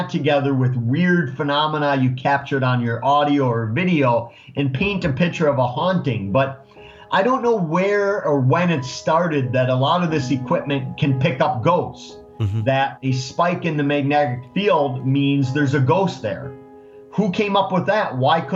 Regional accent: Eau Claire, Wisconsin, United States; It's not too far from my hometown of Eau Claire, Wisconsin.

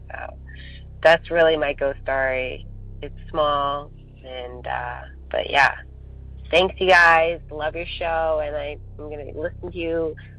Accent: Golden, British Columbia, Canada; I'm from Golden, BC, Canada, and I'm a huge fan.

